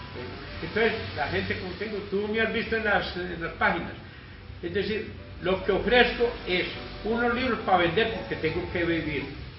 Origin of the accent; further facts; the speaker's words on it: Antioquia, Colombia; Soy antioqueño ingeniero